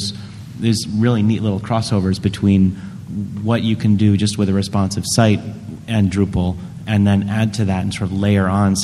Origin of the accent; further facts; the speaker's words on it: Providence, Rhode Island, United States; I'm from Providence, Rhode Island as well.